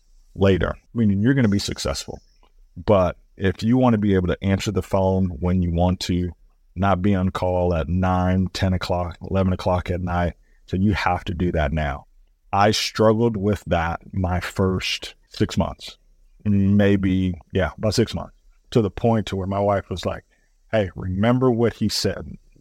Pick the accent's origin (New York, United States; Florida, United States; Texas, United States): Texas, United States; Dallas; now in Oklahoma, United States; Like I said … I am originally from the Dallas area. Moved out here to Oklahoma to play basketball.